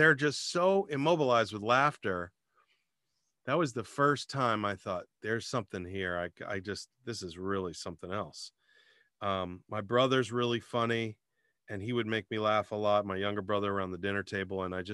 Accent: Virginia, United States; now in California, United States; When I moved to California from the East Coast, I grew up in Virginia.

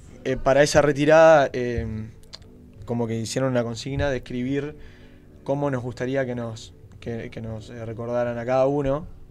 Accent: Colón, Montevideo, Uruguay; Nosotros somos de Colón y teníamos muy cerca

